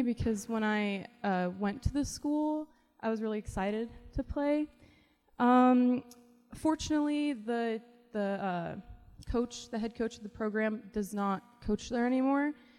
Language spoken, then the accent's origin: English; Oregon, United States; now in York, United States; I am a junior transfer here at York University. I am from Oregon, obviously, so that's like a long ways from York, Nebraska.